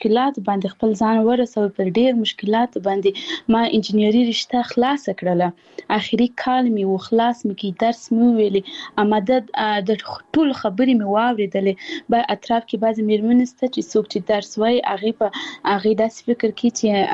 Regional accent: Paktia, Afghanistan; زه خپل خپل د پکتیا ولایت يم

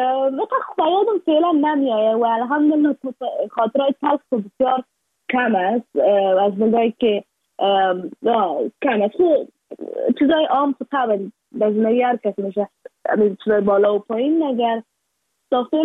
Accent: Afghanistan

